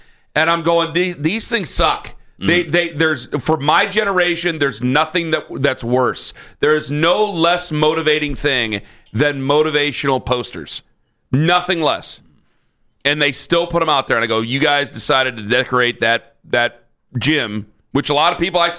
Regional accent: Ohio, United States; I'm from Stark County. That's the only thing I'm going to say.

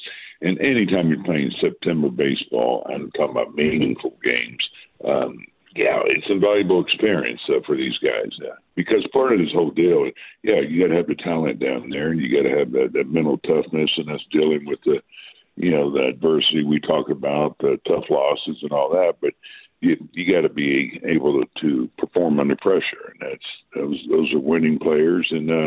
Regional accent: East Coast, United States; I grew up on the East Coast and, was here in the West Coast

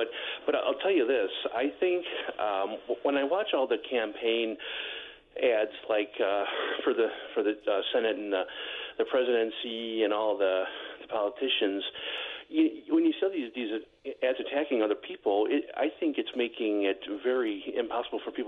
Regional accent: Oak Park, Illinois, United States; Yes, I'm from Oak Park.

